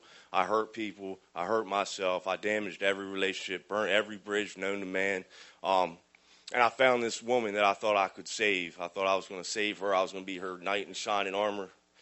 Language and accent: English; New Jersey, United States; I'm from New Jersey. I'm 37 years old.